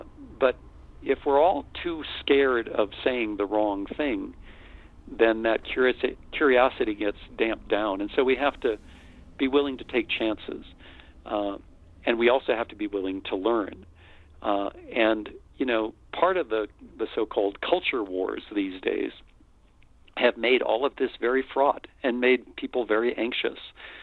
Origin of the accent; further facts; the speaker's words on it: United States; you know, I'm white, I'm male, I'm American, I'm, you know, educated